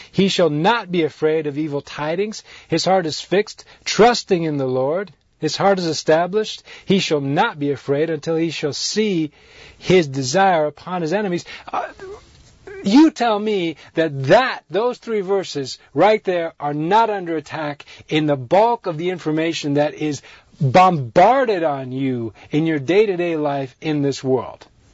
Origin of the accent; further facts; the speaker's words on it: Sri Lanka; Part of my life, I grew up in Sri Lanka. And I lived for a big chunk of my life, two decades worth of my life.